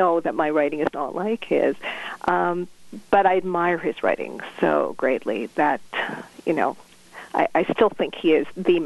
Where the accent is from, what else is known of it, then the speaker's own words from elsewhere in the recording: Toronto, Ontario, Canada; I grew up in Toronto, and I happened to live on a street where there are a lot of survivors.